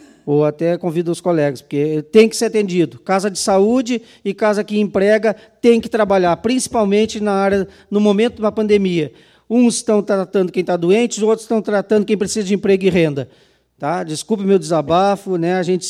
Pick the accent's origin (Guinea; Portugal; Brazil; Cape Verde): Portugal; porque eu sou português, sou muito sincero